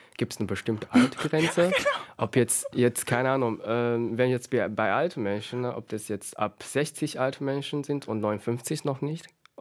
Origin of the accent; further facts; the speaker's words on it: China; Mindestens bei uns in China, die Stereotype, diese Inhalte in der Schublade von Jungfrau sind, dass sie einfach so unbrechenbar sind